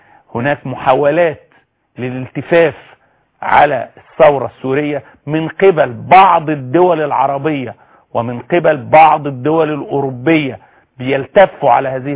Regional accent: Egypt; احنا كشعب مصري وكصوار وكمصريين شرفاء

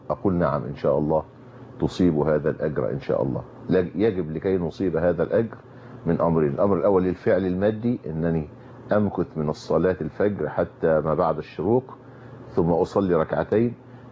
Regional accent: Egypt; وإحنا عندنا في الريف المصري عادة طيبة،

